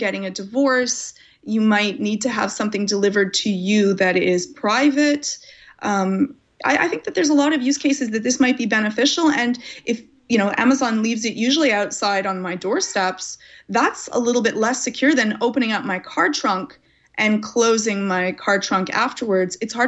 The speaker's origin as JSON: {"language": "English", "country": "Canada", "said": "you will end up doing it as Canadian as I am, even when you don't want to."}